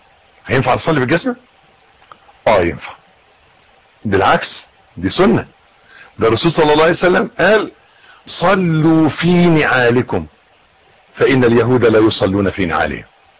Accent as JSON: {"language": "Arabic", "country": "Egypt", "said": "بيقولوا عيبنا احنا كمصريين ان احنا بنتكلم من مناخيرنا، ما بنتكلمش من بقنا، بنتكلم من انفنا، ما بنتكلمش من بقنا."}